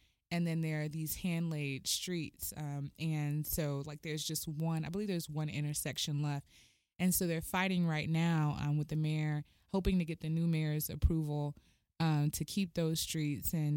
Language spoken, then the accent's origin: English; Houston, Texas, United States; I'm originally from Houston, Texas, you know that.